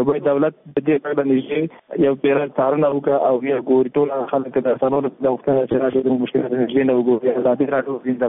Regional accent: Afghanistan; موږ هم د افغانستان بچیان یو

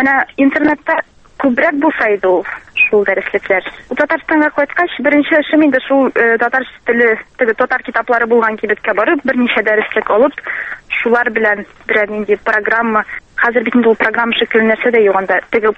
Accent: Shemordan, Tatarstan, Russia; Мин Сабар районының Шәмәрдән бистәсеннән.

